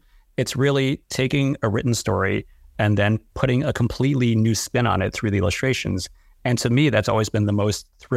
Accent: United States; born there; I was born in the U.S. My parents grew up in Hong Kong and they immigrated here in the late 70s. And my sister and I were both born in the U.S. So to me, I was born in the Chinese diaspora

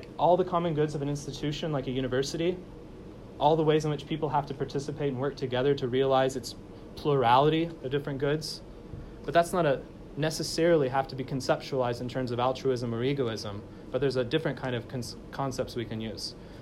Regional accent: United States; I mean, I'm an American, but I haven't lived here for a long time.

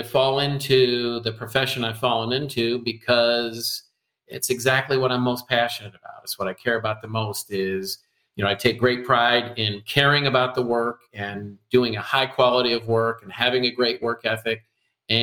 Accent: Cedar Rapids, Iowa, United States; I grew up in Cedar Rapids, Iowa. It's a very blue-collar town.

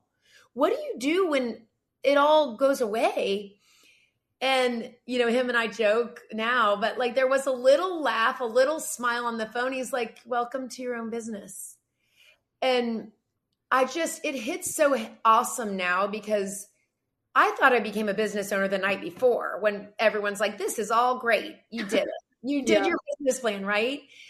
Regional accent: Atlanta, Georgia, United States; And I'm from Atlanta. I went to University of Georgia, went to Roswell High School.

